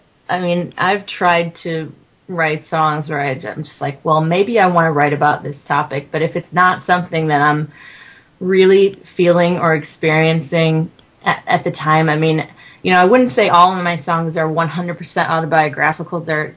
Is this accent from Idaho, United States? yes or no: no; Chicago, Illinois, United States; also born or lived in Nashville; I was actually born in Nashville, and then I was raised, we actually moved to Chicago when I was seven